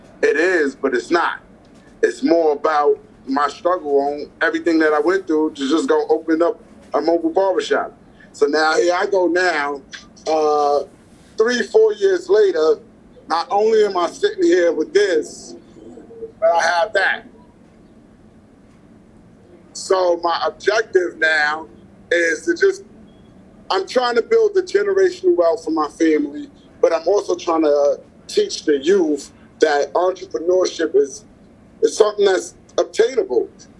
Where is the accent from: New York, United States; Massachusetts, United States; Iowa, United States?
New York, United States; New York City; I'm born and raised. I was born in Harlem Hospital, raised over by St. Nicholas Projects. I'm from 130th Street.